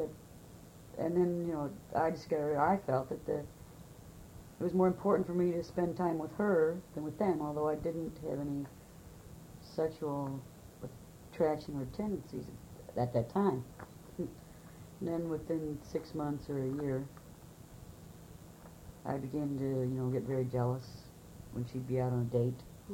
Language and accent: English; Midwest, United States; No, I'm a Midwesterner.